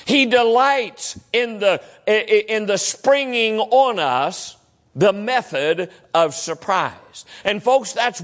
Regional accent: West Virginia, United States; also born or lived in Illinois; Growing up in West Virginia and now and living in Illinois and then living here for the last 18, 19 years, it's all I've ever known.

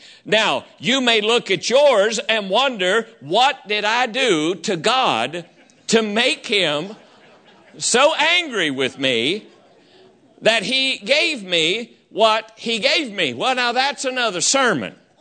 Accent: the South, United States; accent: Southern; But I got my Southern accent from my heritage. I got it from my heritage. It was innately inherited because of where I was born.

